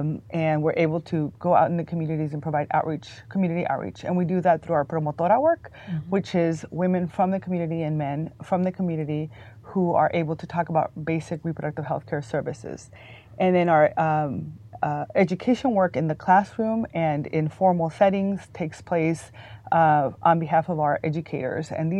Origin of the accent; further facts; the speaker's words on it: Tijuana, Baja California, Mexico; I grew up in Tijuana, and so as a binational person